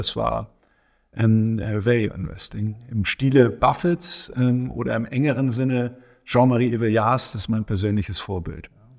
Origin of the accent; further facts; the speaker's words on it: Hamburg, Germany; Ja, ich bin in Hamburg aufgewachsen, habe da meine Banklehre gemacht, BWL studiert in Hamburg